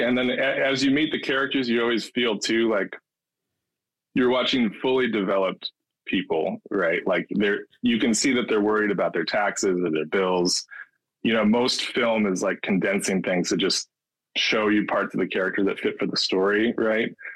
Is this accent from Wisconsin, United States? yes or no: yes; Tomah, Wisconsin, United States; I grew up in Toma, Wisconsin. You heard of Toma?